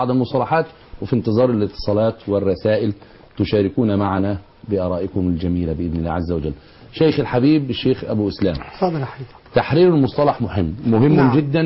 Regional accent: Egypt; وأن يحفظ بلادنا مصر من كل سوء،

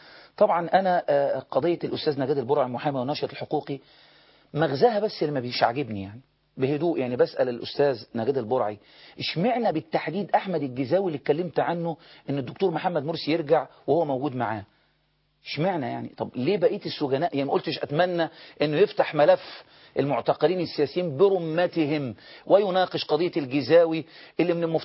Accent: Egypt; هل من حق السعودية أنها تتدخل في نظام العمل عندنا في مصر؟

